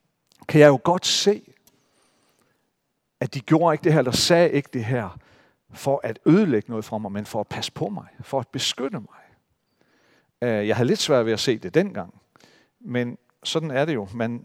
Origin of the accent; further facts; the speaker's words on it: Central Denmark Region, Denmark; dernede i Midtjylland. Jeg har nok været sådan 9-10 år. Så i den der lille landsby, hvor jeg voksede op, så blev der etableret en danseskole.